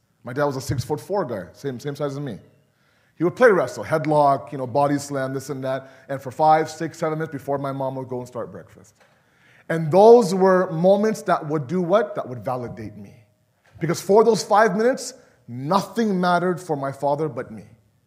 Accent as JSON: {"language": "English", "town": "Toronto", "region": "Ontario", "country": "Canada", "tie": "born or raised there", "said": "I remember growing up in Toronto, we had a small 3-bedroom apartment"}